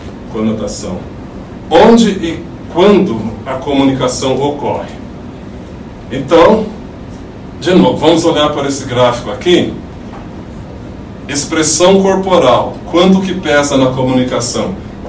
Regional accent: India; accent: Indian; Portuguese is a second language; porque eu tenho um sotaque indiano, aí eles falam do meu sotaque

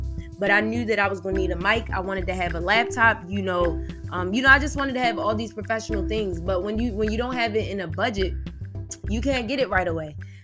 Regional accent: Baltimore, Maryland, United States; Guys, if you don't know, I'm from Baltimore, Maryland. This is where I live.

